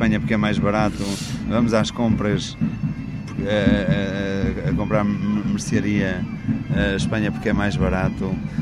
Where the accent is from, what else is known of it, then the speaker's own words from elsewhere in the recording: Portugal; Agora, nós somos portugueses, vocês são espanhóis